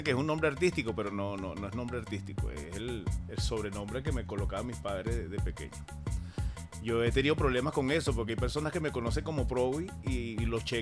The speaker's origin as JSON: {"language": "Spanish", "town": "Los Teques", "region": "Miranda", "country": "Venezuela", "said": "Yo soy de Los Teques, pequeñito."}